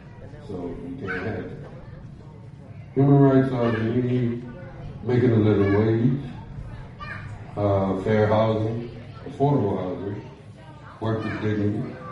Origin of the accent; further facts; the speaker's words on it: North Carolina, United States; I'm 54 years old. I'm from Southern North Carolina.